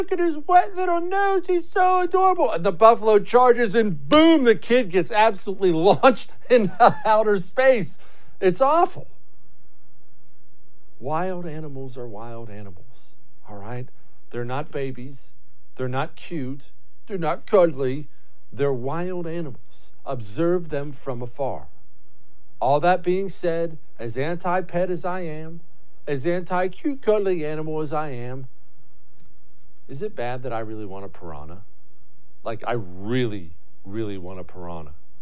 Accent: Montana, United States; Mainly, I grew up in Montana.

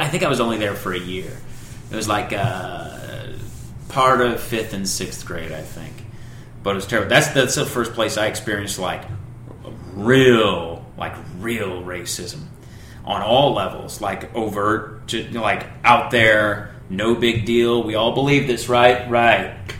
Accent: Joplin, Missouri, United States; I took her to my hometown, which is, I grew up in the Joplin area. There's like Joplin, Carthage, Webb City, Alba, and there's a couple other towns around there, but it's really, I guess the nearest city to that, it's Southwest Missouri.

